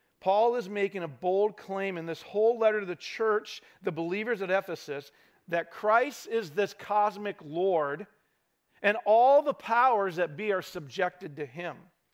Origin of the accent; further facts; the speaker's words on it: Idaho, United States; also born or lived in Montana; it reminds me of growing up in Idaho and living in Montana.